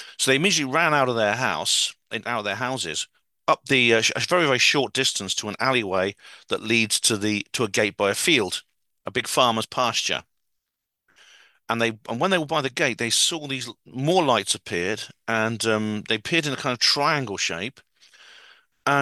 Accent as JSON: {"language": "English", "region": "Wales", "country": "United Kingdom", "lives_now": "Oxford, United Kingdom", "said": "I come from Wales actually, so I'm a fellow Taffy. So even though I live in Oxford, I'm an expat, been exiled."}